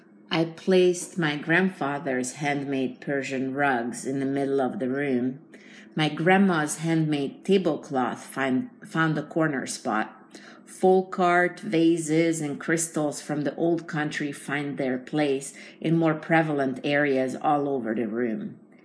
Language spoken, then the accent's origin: English; Hungary; English is a second language; It reminds me of the grocery stores that I grew up with back in Hungary.